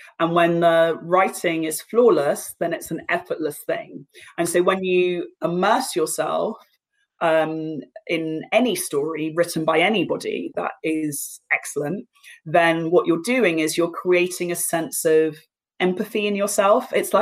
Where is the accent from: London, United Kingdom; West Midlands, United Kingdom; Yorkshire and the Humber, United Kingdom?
London, United Kingdom; I grew up in Battersea in Southwest London, so really central.